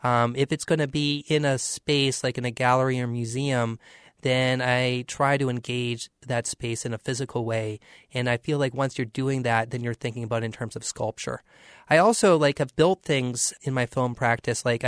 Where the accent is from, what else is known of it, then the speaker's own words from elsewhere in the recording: Boston, Massachusetts, United States; moved away as an adult; exhibiting in New England, where I was from, I'm from Boston, I decided to move